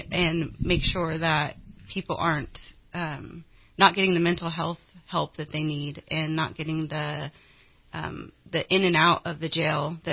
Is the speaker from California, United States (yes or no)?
yes; Redding, California, United States; I grew up in Reading, and I love the city, and I grew up in Enterprise area. And surprisingly, actually, I still live in Enterprise area.